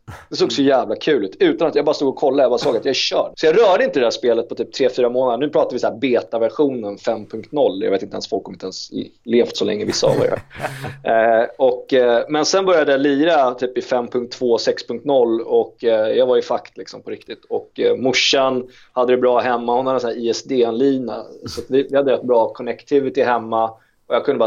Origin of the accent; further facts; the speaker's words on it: Lidingö, Stockholm County, Sweden; Jag kom inte från Lidingö, och så var vi ett gäng grabbar där.